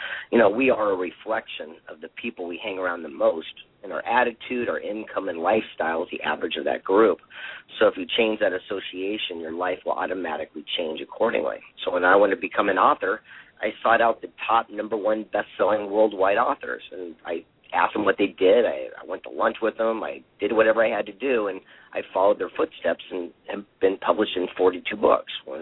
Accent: San Diego, California, United States; I actually mentor inner city kids in my hometown of San Diego.

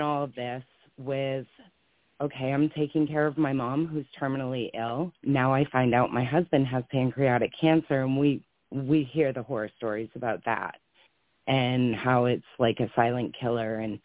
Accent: Maine, United States; now in Middleborough, United States; Oh, I'm originally from Maine, but we live down here in Middleborough, which is close to the Cape.

